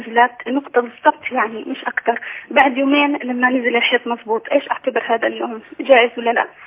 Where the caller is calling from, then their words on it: Jordan; عندنا بالاردن